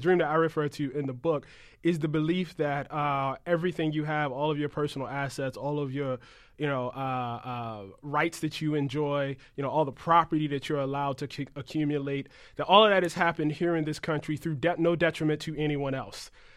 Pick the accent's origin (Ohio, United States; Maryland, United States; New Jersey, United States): Maryland, United States; Baltimore; the neighborhood, for instance, that I grew up in West Baltimore